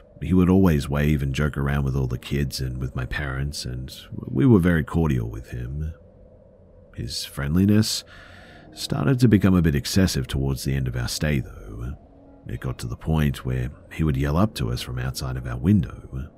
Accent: California, United States; also born or lived in Atlanta, United States; So, I'm from California, but me and my family lived in Atlanta for about 2 years, from 15 to 17 years old.

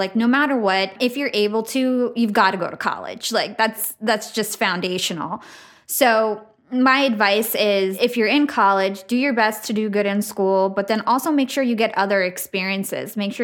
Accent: Watchung, New Jersey, United States; So I grew up in Watchung, New Jersey. I'm a Jersey girl.

